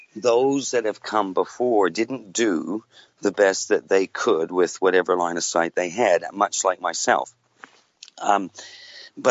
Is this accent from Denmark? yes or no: no; West Coast, Canada; now in New Zealand; not from New Zealand, but I'm currently based in New Zealand at the moment. So we're a little away from each other yet, but I was originally born in the west coast of Canada.